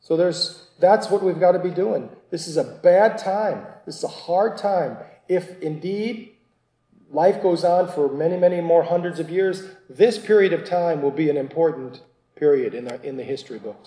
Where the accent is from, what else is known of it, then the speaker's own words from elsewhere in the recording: Ireland; After all, I am an Irishman and we can tell tales.